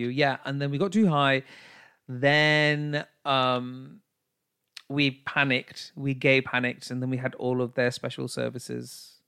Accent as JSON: {"language": "English", "country": "United Kingdom", "said": "And then being this British individual that says, chips and gravy, we don't talk about money over here"}